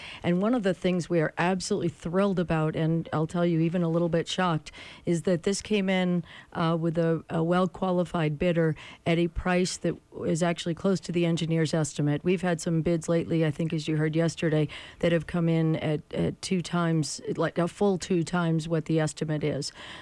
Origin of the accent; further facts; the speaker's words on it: Massachusetts, United States; now in Utah, United States; I grew up in Massachusetts, where drivers are notoriously not courteous.